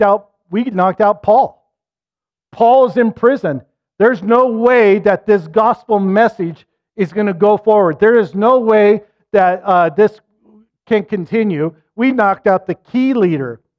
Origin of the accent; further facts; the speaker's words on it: Utah, United States; I grew up in Utah, so I liked watching the Jazz play.